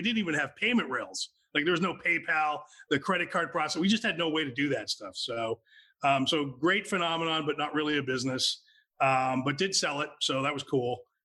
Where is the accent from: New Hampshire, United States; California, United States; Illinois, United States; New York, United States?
New Hampshire, United States; I grew up in New Hampshire, so kind of in the woods.